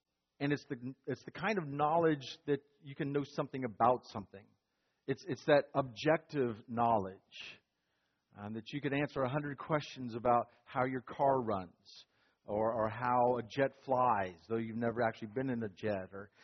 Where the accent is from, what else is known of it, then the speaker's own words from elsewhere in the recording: North Carolina, United States; You know I'm from North Carolina. You know I like the North Carolina Tar Heels in basketball.